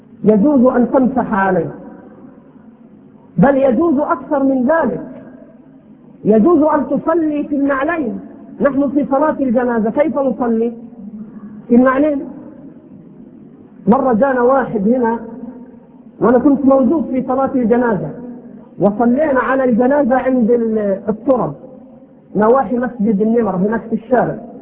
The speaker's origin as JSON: {"language": "Arabic", "country": "Egypt", "said": "على لهجتنا هنا في مصر"}